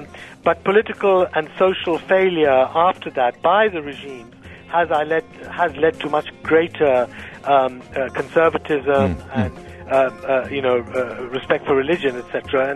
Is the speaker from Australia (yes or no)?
no; Pakistan; I grew up in Pakistan in the 60s